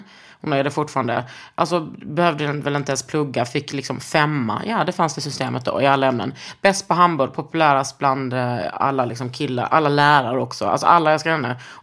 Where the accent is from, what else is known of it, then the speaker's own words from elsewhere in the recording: Skåne, Sweden; accent: Scanian; Du menar om jag ökar min skånska?